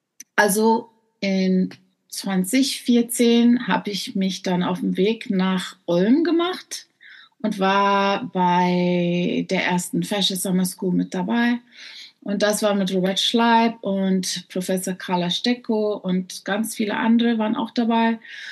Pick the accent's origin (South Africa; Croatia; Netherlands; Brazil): South Africa; German is a second language; now in Germany; ich komme aus Südafrika und habe halt so einen komischen Akzent, also wird es ja vergeben, wenn ich nicht die Worte immer finde.